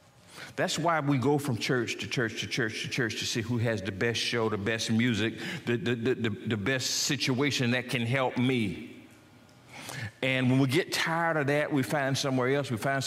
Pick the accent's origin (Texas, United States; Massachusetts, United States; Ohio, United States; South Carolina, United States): South Carolina, United States; a little hot hard bench church like I grew up in South Carolina when I was a boy